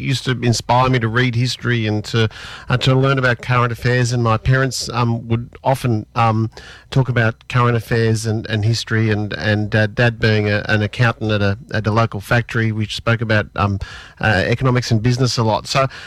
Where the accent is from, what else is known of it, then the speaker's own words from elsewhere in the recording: Bankstown, New South Wales, Australia; I grew up in Western Sydney around Picnic Point and Bankstown, working class parents